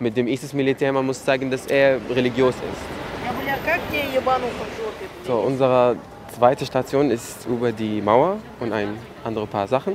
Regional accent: Damascus, Damascus Governorate, Syria; German is a second language; now in Berlin, Germany; ich komme aus Syrien, aus Damaskus

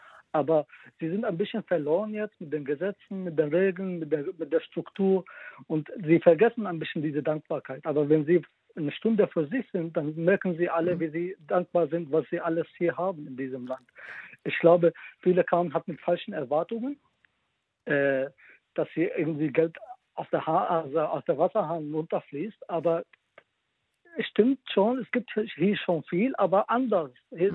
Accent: Syria; German is a second language; now in Germany; Vor 11 Jahren, als ich nach Deutschland gekommen bin, fragte mich meine Chefin in der Gastronomie, wo ich herkomme. Ich sagte aus Syrien

